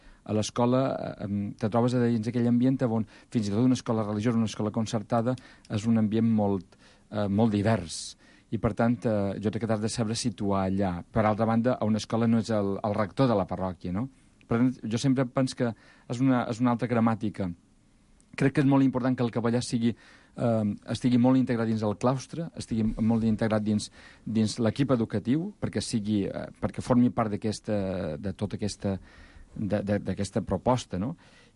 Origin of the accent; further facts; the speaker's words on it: Balearic Islands, Spain; vinc de Mallorca, Mallorca he estat durant de 9 anys capellà diocesà de Mallorca